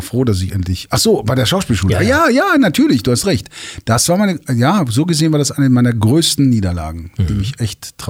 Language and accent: German; Remagen, Rhineland-Palatinate, Germany; born there